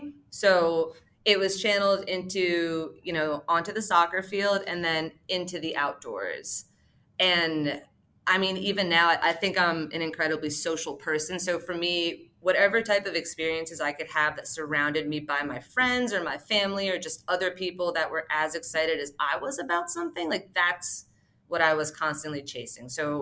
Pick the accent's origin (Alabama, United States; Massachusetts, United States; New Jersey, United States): New Jersey, United States; I grew up in North Jersey, which was, for all intents and purposes, like outdoor adjacent. You still got like a little bit of like a suburb feel. It wasn't that close to New York, but also like my backyards were essentially woods.